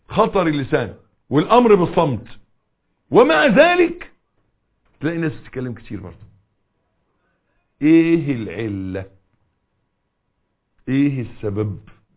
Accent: Egypt; انا بقول عندنا في مصر، معلش عشان ما يبقاش كلام معمم

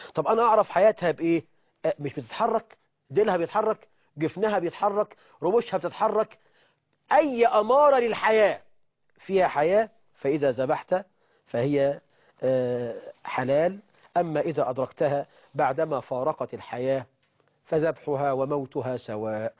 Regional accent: Egypt; بلدنا مصر

